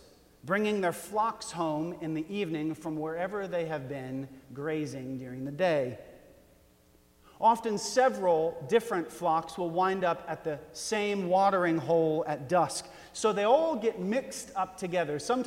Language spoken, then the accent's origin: English; Texas, United States; Maybe it's because I grew up here in Texas, but the image of Jesus as the good shepherd, it was never really one that I connected with as a kid.